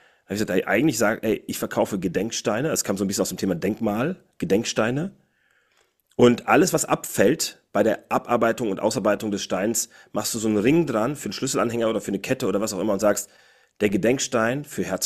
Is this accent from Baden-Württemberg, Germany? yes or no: no; Cologne, North Rhine-Westphalia, Germany; Ich komme aus Köln.